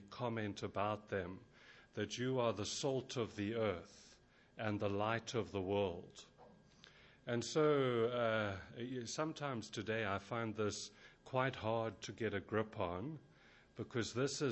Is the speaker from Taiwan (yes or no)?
no; South Africa; now in England; I come originally from South Africa, in case you're wondering where the accent comes from, and then more recently from England.